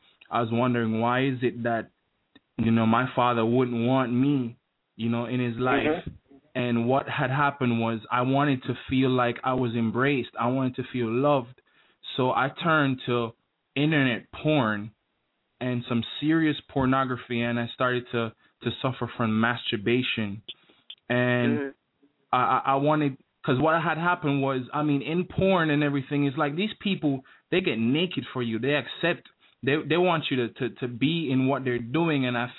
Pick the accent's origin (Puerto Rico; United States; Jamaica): Jamaica; I am from Jamaica. I know it doesn't sound like it